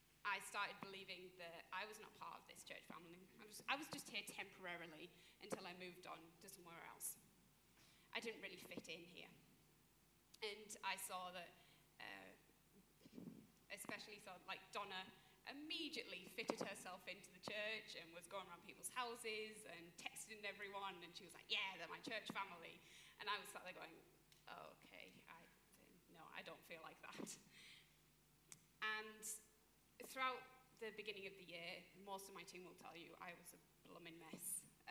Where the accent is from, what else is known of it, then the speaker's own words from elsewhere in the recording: Middlesbrough, North East England, United Kingdom; now in Hexham, United Kingdom; So when I started Daniel Challenge and I was uprooted from Middlesbrough and moved to Hexham, I started out the year of, oh my gosh, what am I doing here?